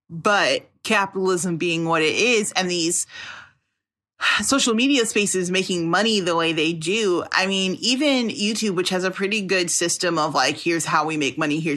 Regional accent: Chicago, Illinois, United States; I'm from Chicago.

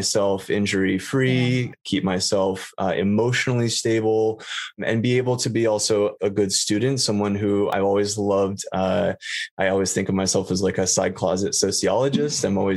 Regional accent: Los Angeles, California, United States; born and raised in Los Angeles and had this very unique upbringing.

